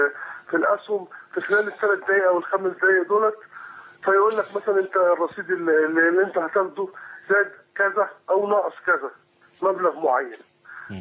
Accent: Egypt; now in Saudi Arabia; أنا مواطن مصري مقيم في السعودية ومعايا أسرتي ومعايا أولادي

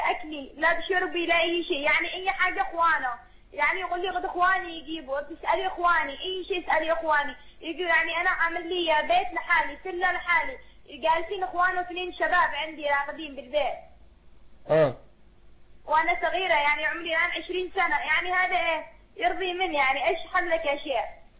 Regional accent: Taiz, Taiz Governorate, Yemen; انا من تعز

